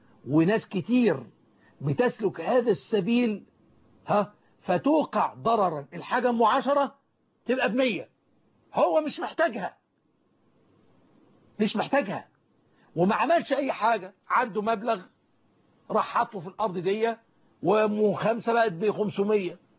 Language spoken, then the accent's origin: Arabic; Egypt; عندنا في مصر